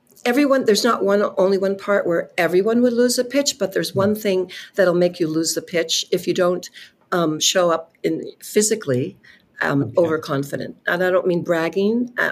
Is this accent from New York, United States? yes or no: no; California, United States; moved away; I've been in Europe the last 13 years, and I'm from Silicon Valley originally